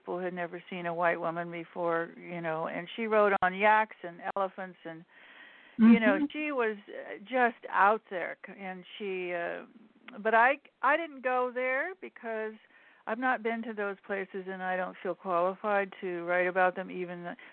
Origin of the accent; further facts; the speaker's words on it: Alaska, United States; wherever you live, like, you know, I'm from Alaska, right? So you're a little bit tougher.